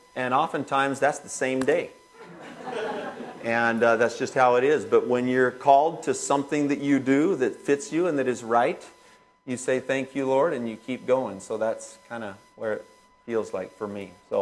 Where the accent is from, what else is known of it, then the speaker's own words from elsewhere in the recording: California, United States; And I'm an avid local sports fan, and I'm from the Southern California area.